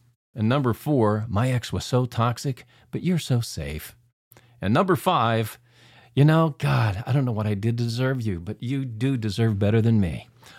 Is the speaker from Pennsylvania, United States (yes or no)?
yes; Pennsylvania, United States; now in Los Angeles, United States; Well, Jack, I guess you don't know that I grew up near Pittsburgh, close to where you're at in Mount Lebanon.